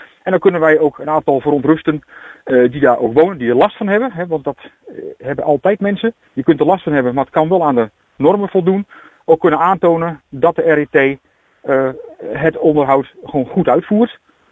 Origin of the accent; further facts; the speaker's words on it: Hengelo, Overijssel, Netherlands; toen ik nog in Hengelo woonde, daar kom ik vandaan